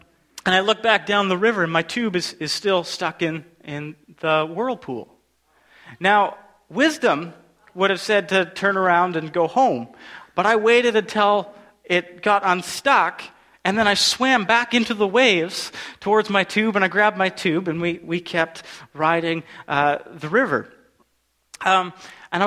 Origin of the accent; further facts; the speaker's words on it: Alberta, Canada; I grew up in Alberta. I always like to say it's a great place to be from.